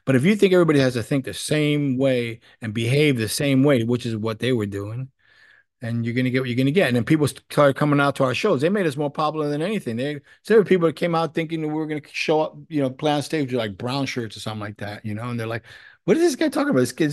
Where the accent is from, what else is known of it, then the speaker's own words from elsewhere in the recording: New York City, New York, United States; that I'm coming from New York City. Like, I mean, you don't think we ever seen gay people in our life?